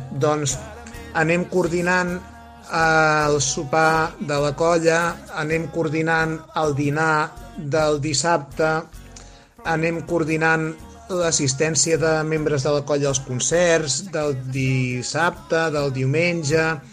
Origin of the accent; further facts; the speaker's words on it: Súria, Catalonia, Spain; tinc 47 anys, soc de Súria i soc caramellaire.